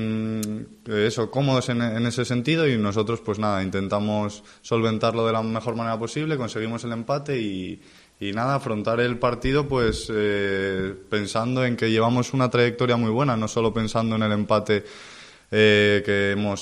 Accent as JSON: {"language": "Spanish", "town": "Gijón", "region": "Asturias", "country": "Spain", "said": "soy de Gijón, soy del Sporting desde pequeño y vivo también la rivalidad con el Oviedo desde muy pequeñito."}